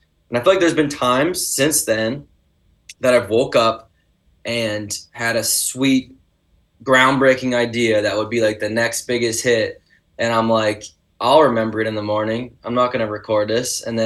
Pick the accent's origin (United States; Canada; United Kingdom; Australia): Canada; Mildmay, Ontario; Mild May, my hometown, is in Bruce County. I grew up in Bruce County, riding those roads